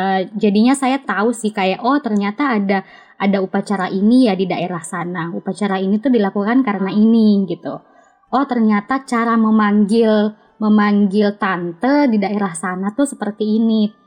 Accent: Sulawesi, Indonesia; kita saja sebagai orang Sulawesi tidak mendapatkan pesan itu ya

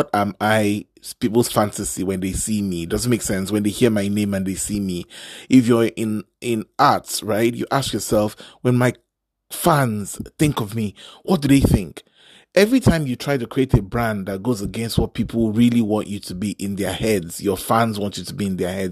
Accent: Nigeria; Maybe it's because I'm Nigerian and my ears are tuned to that sort of, there's a vibe.

